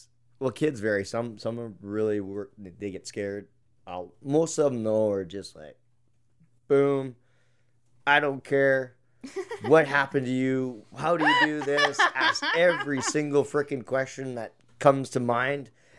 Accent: Canada; I said, first of all, I'm not a veteran and I'm Canadian.

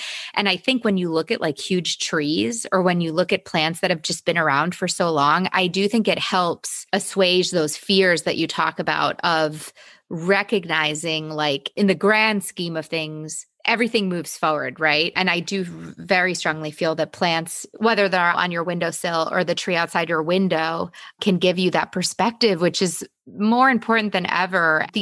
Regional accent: Italy; I'm from Italy and I would go to my family home in Italy and we're surrounded by the Dolomites.

